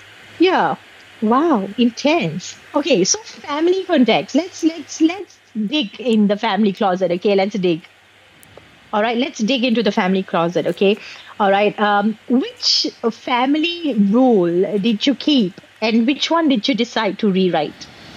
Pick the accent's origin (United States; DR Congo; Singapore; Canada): Singapore; because I grew up in Singapore, and you know, we Singaporeans struggle with tradition and progression and modernity.